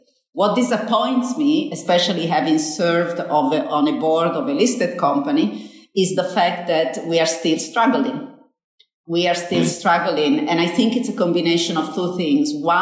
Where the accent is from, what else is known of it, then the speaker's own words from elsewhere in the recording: Italy; accent: Italian; English is a second language; moved away as an adult; I don't see myself as Italian anymore. As you know, I've been over 30 years away from Italy. My accent maybe still has some Italian roots.